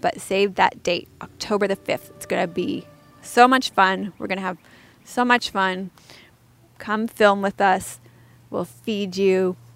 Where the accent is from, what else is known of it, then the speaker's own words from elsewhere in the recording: Ajax, Ontario, Canada; several people are going to be traveling into Ajax, Ontario, my hometown, right now, to film with us.